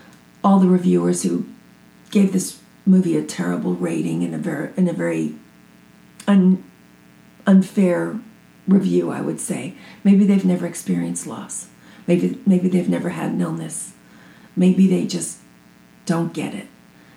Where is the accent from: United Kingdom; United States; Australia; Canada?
United States; New York; And I do remember that growing up in New York.